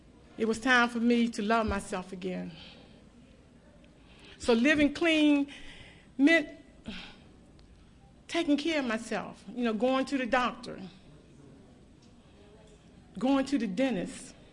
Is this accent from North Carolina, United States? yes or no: no; Washington, District of Columbia, United States; I'm an addict from Washington, D.C.